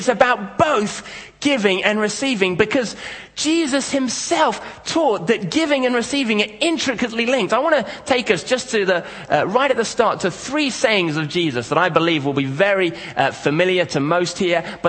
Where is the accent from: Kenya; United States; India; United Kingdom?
Kenya; Nairobi; when I was growing up in Africa, in Kenya. I grew up in Nairobi, which is a big kind of cosmopolitan city. A lot of very wealthy people, a lot of very poor people.